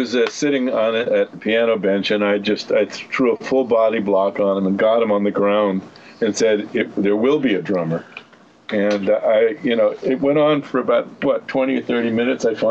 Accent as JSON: {"language": "English", "town": "Manhattan", "region": "New York", "country": "United States", "tie": "born or raised there", "moved": "as an adult", "said": "I grew up in Manhattan, stayed on the East Coast till I was 20, didn't really start playing until I was 20."}